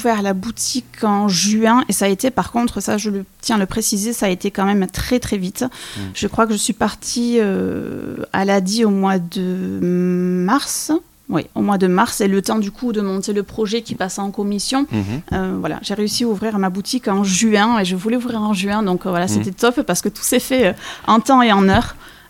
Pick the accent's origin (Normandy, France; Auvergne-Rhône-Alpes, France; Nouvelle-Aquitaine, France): Nouvelle-Aquitaine, France; Monein; Donc, je viens de Monin, une petite ville à côté de Pau.